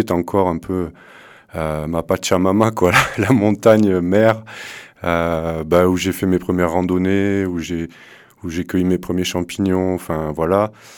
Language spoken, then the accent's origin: French; Occitanie, France; c'est mes sources d'inspiration forcément sont là où j'ai grandi, la nature, les animaux, les végétaux, les plantes. Il y a beaucoup d'animaux dans mes chansons, de plantes, etc. Mais ça parle pas que de la Lozère non plus